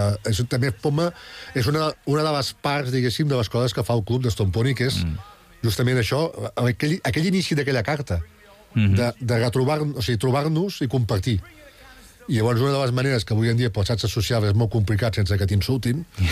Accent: Sant Carles de la Ràpita, Catalonia, Spain; perquè jo sóc de la Ràpita.

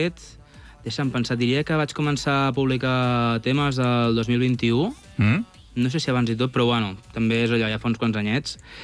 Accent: Santa Fe del Penedès, Catalonia, Spain; jo soc de Santa Fe del Penedès. Aquí ben a propet.

